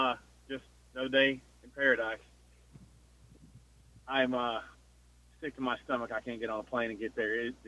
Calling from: Manhattan Beach, California, United States; Manhattan Beach

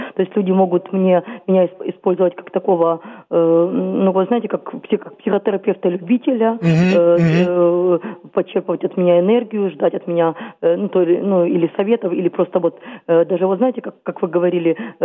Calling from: Kyiv, Ukraine; я из Киева.

